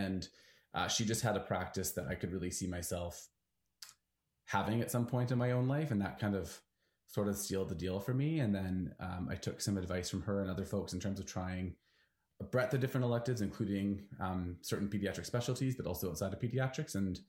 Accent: Vancouver, British Columbia, Canada; I'm from Vancouver, so I was really hoping to come home.

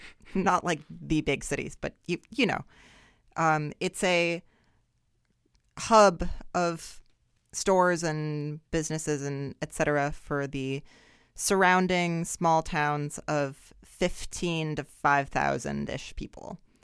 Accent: United States; Yeah, I'm American.

